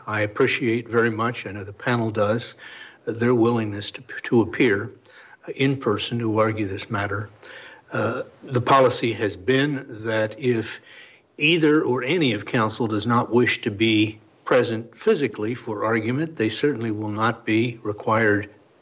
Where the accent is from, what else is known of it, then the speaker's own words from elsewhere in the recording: Altoona, Pennsylvania, United States; I hail from Altoona, Pennsylvania, where the name is a very common surname, but it's pronounced … out in central Pennsylvania.